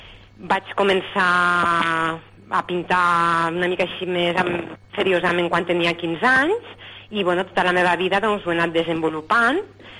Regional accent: Vilaller, Catalonia, Spain; soc nascuda a Vilaller. Vilaller és un poblet molt, molt maco

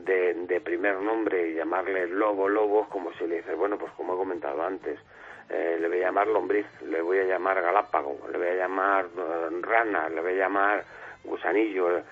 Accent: Fuenlabrada, Community of Madrid, Spain; sí que soy de Fuenlabrada y me choca

